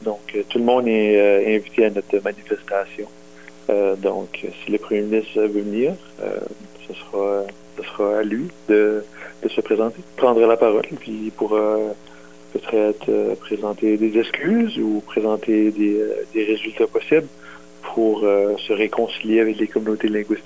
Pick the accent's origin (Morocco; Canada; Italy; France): Canada; New Brunswick; En tant qu'Acadien